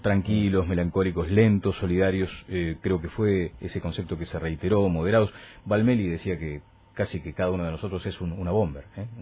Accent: Uruguay; Siempre decimos, yo soy uruguayo, oriental, en fin.

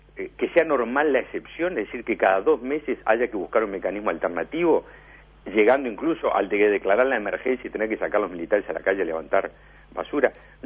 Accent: Montevideo, Uruguay; sobre como montevideano que soy

